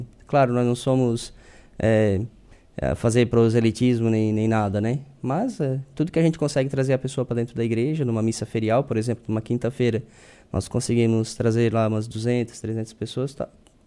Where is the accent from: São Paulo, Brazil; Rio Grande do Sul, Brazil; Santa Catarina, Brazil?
Santa Catarina, Brazil; Içara; Eu sou natural da Içara.